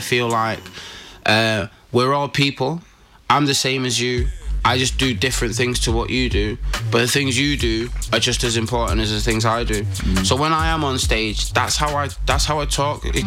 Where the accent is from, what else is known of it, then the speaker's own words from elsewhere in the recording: Manchester, North West England, United Kingdom; as a Mancunian, someone who's like from Manchester